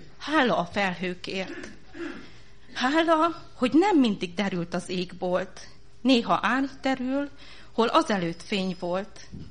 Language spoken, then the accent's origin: Hungarian; Zalău, Sălaj, Romania; also born or lived in Satu Mare; úgy mondom ezt, mint aki Szatmáron születtem, igaz, hogy egy éves koromban elköltöztünk Zilanra.